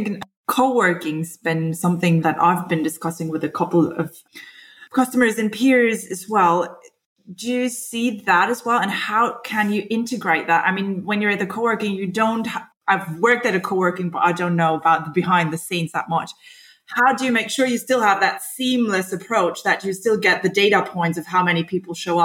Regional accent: Germany; I come from Germany.

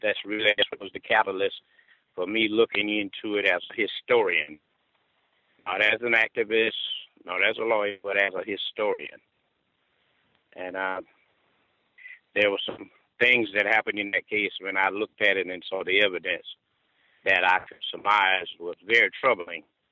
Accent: Alcolu, South Carolina, United States; born there; I was born in Alcaloosa, South Carolina. This is where the incident happened in Alcaloosa.

